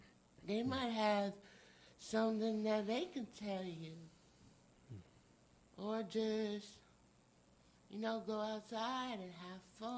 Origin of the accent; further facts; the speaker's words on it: South Carolina, United States; I'm from Fort South Carolina.